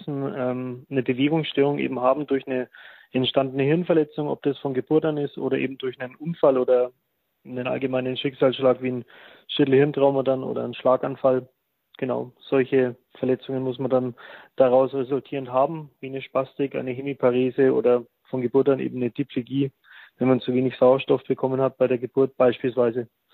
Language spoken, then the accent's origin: German; Bavaria, Germany; Für mich ist es natürlich schwierig, ich komme aus Bayern